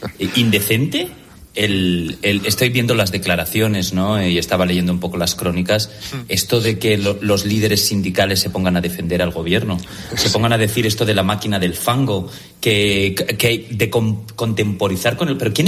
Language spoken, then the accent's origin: Spanish; Algemesí, Valencian Community, Spain; para mí como valenciano de Algemesí, al lado tenemos la Ford.